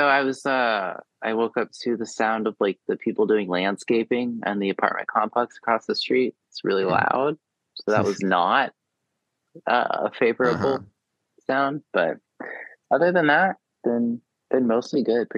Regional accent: San Antonio, Texas, United States; So it's a little bit different than I'm from Texas in San Antonio, and then I've lived in different neighborhoods outside of that.

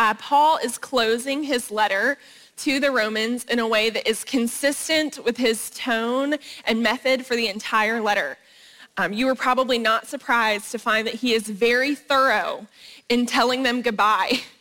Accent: the South, United States; Okay, but I grew up in the South, and we do the opposite of an Irish goodbye.

